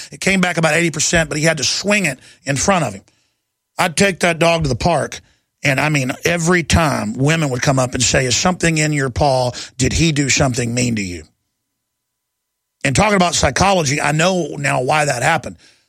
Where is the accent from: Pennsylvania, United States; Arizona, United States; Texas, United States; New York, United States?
Texas, United States; Dallas; also born or lived in Austin; I've run into and known a lot growing up in Dallas and then in Austin, a lot of former Dallas Cowboys and the rest of them.